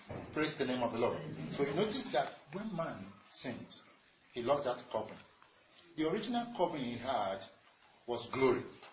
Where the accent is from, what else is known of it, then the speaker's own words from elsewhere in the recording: Nigeria; now in Kenya; when we come from Nigeria, you come here, you get that.